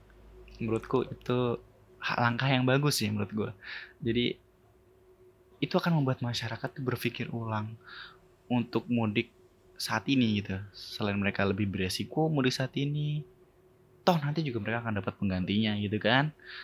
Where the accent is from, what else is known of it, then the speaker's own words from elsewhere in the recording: Nganjuk, East Java, Indonesia; karena di Nganjuk juga udah ada 4 orang suspek kalau nggak salah itu, jadi udah zona merah juga di daerahku itu